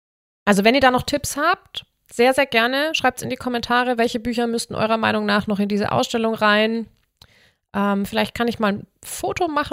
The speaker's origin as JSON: {"language": "German", "region": "Bavaria", "country": "Germany", "said": "bei uns in Bayern"}